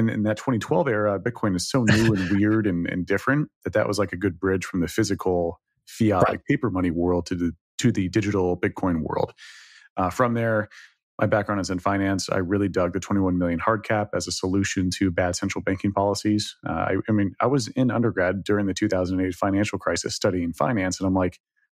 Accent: Dallas, Texas, United States; So I from Texas originally. I grew up in Dallas, 25 years in Dallas.

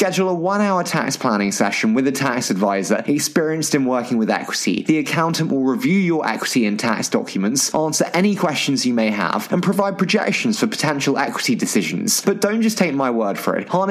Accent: United Kingdom; and as a Brit, this guest's journey has inspired me for such a long time.

